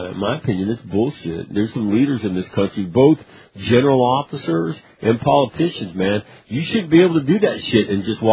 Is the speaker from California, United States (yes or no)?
yes; Sacramento, California, United States; but I grew up in Sacramento, which is about 90 minutes from Tahoe.